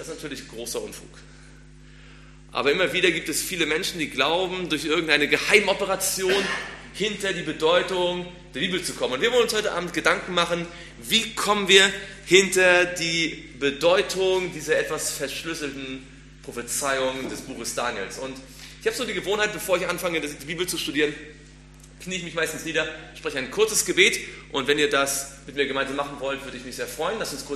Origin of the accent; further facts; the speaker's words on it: Rostock, Mecklenburg-Vorpommern, Germany; born there; now in Stuttgart, Germany; Ich bin gebürtiger Rostocker, wohne aber seit etlichen Jahren in Stuttgart.